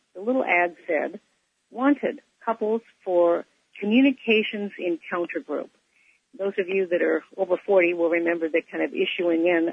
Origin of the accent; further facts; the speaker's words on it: Beaverton, Oregon, United States; I grew up in Beaverton, Oregon, and had a high school experience like most young girls dream about